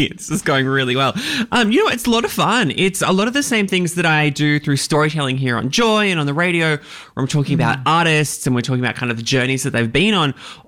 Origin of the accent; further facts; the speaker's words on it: Australia; despite the fact they're from America and we're from Australia and very different cultures